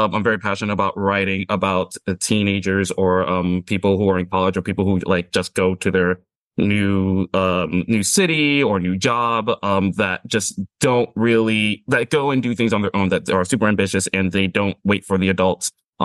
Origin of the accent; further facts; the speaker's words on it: Indiana, United States; As I said, was born and raised in Indiana and then worked for MTV, VH1 for 4 years.